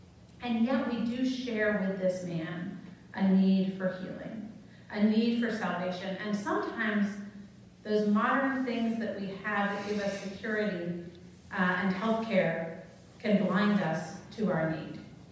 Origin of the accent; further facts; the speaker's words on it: New England, United States; I was raised in New England.